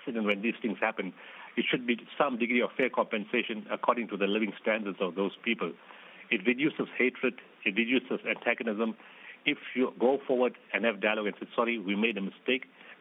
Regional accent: South Africa; I am South African.

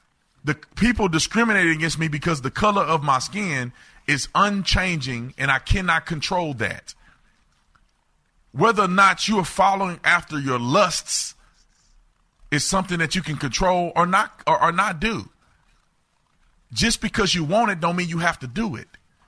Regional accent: United States; I'm an American. I live in America.

